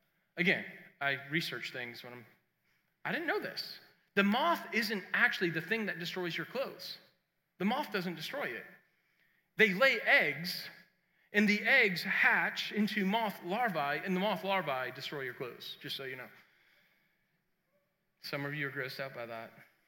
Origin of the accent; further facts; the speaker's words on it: New England, United States; I grew up in New England, man. We grew up like lots of snow.